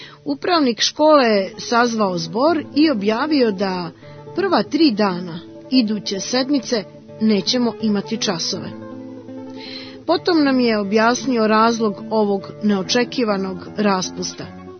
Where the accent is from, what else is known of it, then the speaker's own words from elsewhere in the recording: Cetinje, Montenegro; Od najranijeg djetinjstva živio sam u Cetinskoj kotlini.